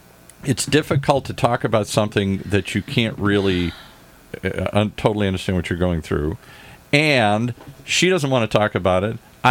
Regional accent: Michigan, United States; We're both from Michigan.

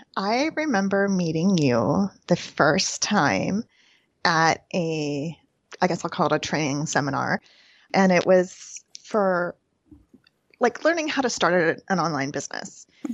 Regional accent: United States; I am an American.

